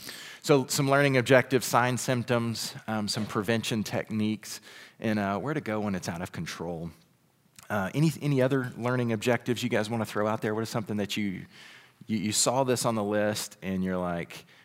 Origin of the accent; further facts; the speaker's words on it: Saginaw, Michigan, United States; also born or lived in Chattanooga; So I grew up in Saginaw, so I'm a local boy. Just lived here. I lived in Chattanooga, Tennessee for about 8 years.